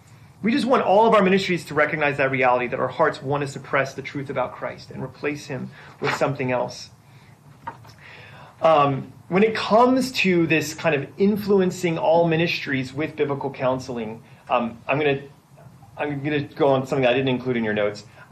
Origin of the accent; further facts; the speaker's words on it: Torrance, California, United States; I'm from Torrance, California, and we also have a flag.